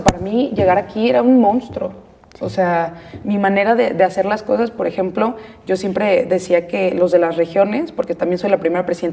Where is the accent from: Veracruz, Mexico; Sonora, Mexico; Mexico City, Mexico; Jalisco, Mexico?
Jalisco, Mexico; Tala; Sí, yo nací, crecí, o sea, estudié en el kinder en Teochitlán